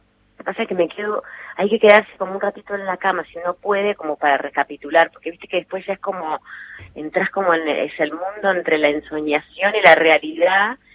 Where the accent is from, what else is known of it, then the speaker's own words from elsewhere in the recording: Bahía Blanca, Buenos Aires Province, Argentina; Nací en Bahía Blanca, viví ahí estos 5 años, tengo recuerdo de mis abuelos